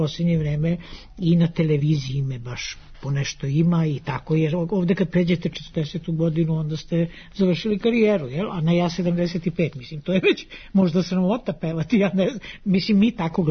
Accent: Vojvodina, Serbia; ja sam iz Vojvodine pa i znam i te vojvođanske, pa i skoštane pesme

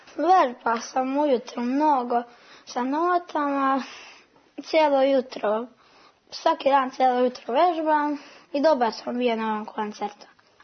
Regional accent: Arilje, Zlatibor District, Serbia; sviram violinu. Iz Arilja sam

